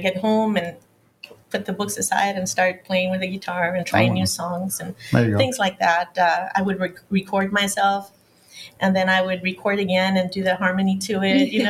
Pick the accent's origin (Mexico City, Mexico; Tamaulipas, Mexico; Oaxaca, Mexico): Tamaulipas, Mexico; Reynosa; I was born in Reynosa, Tamaulipas. And we lived close to the bull ring where they.